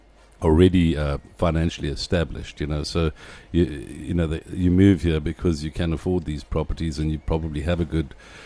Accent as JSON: {"language": "English", "country": "South Africa", "said": "think of all those missed opportunities and then go as a South African, well, let's not miss those opportunities for the next 20 years."}